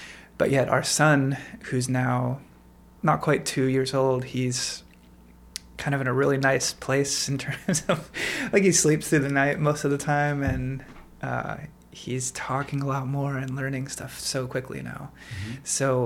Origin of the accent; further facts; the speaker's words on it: Portland, Oregon, United States; also born or lived in New York; we decided to come back here because I grew up around Portland, and then we had our first son, and we're now pregnant with our second a daughter.